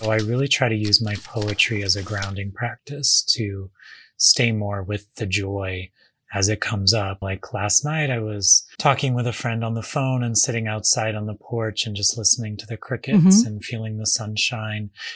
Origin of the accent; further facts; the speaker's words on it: Missouri, United States; I grew up very poor near St. Louis, Missouri, and neither of my parents had gone to college.